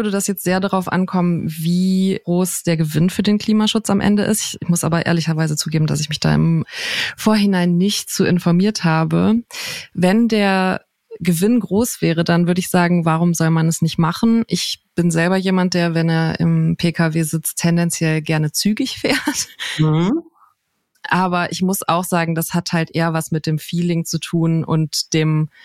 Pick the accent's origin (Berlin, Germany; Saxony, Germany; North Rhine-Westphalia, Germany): Berlin, Germany; Ich werde die ganze Zeit geoutet, erst als Berlinerin